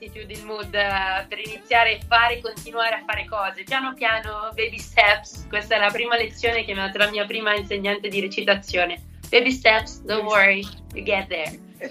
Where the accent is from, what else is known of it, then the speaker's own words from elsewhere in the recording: Milan, Lombardy, Italy; also born or lived in London / Vancouver; now in Rome, Italy; Anch'io sono di Milano, adesso vivo a Roma, ma ho vissuto a Londra e Vancouver